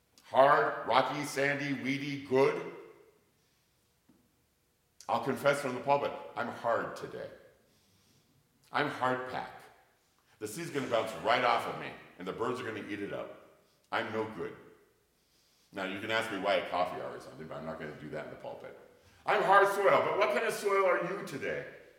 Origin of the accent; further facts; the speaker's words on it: Oregon, United States; I came from Oregon where they have sand dunes on the coast, right?